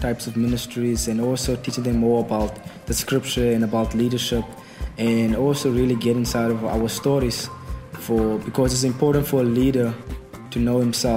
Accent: Franschhoek, Western Cape, South Africa; I'm from Franschhoek.

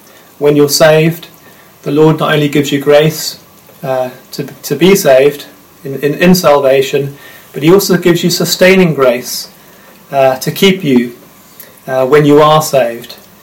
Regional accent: South Africa; So we grew up in South Africa, moving around from time to time. It was quite an ideal childhood, living in the middle of nowhere.

